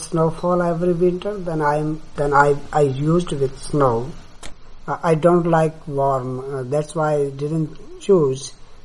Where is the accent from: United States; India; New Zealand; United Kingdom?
India; English is a second language; I am From India, I am a Hindu priest. I am minister in the temple.